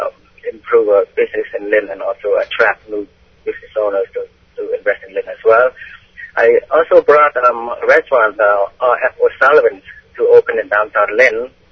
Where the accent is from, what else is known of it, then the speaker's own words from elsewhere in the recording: Cambodia; I was born in Cambodia, and I have lived through the Cambodia's killing fields from 1975 to 1979.